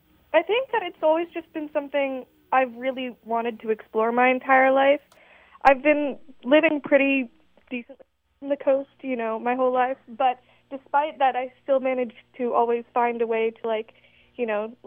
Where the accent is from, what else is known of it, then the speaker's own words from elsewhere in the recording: Sacramento, California, United States; I'm from the Sacramento area.